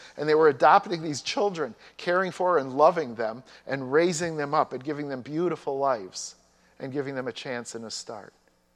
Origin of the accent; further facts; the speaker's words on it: Chicago, Illinois, United States; So when I grew up in Chicago, my mom was a nurse at Christ Community.